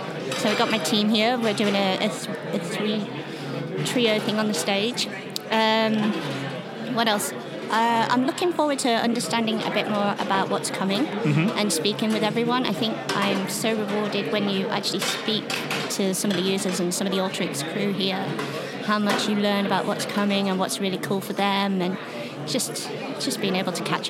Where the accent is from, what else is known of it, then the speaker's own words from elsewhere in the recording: Middlesbrough, North East England, United Kingdom; now in Northampton, United Kingdom; So I'm from Middlesbrough, but I actually live in Northampton.